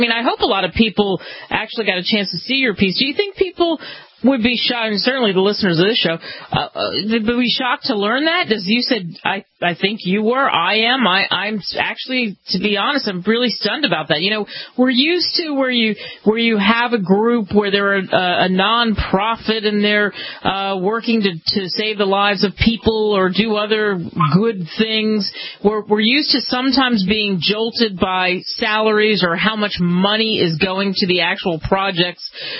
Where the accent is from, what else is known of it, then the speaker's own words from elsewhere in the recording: New York City, New York, United States; because I grew up partially in Queens, and we got to see the elephants come